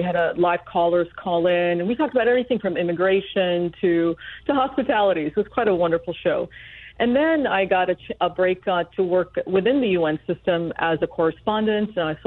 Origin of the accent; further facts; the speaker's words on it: Michigan, United States; also born or lived in Baghdad, Iraq; I was born in Baghdad, Iraq, and our family moved to the United States, first to Michigan, when I was barely 3 years old.